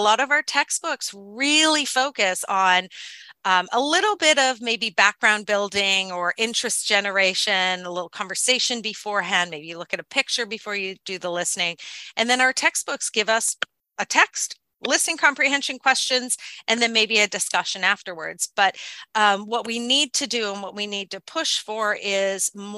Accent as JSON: {"language": "English", "country": "Canada", "said": "I'm Canadian, and so I studied French as a second language for much of my time in public school and university in Canada. And yet, when I lived in Belgium"}